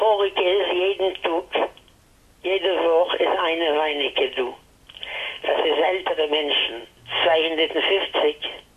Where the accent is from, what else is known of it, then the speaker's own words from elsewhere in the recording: Paris, Île-de-France, France; German is a second language; Man gewohnt in Paris. Ich bin geboren in Paris.